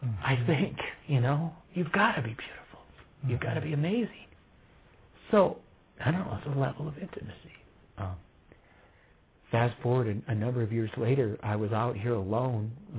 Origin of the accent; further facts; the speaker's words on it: Midwest, United States; Now I'm from the Midwest. There's too much humidity.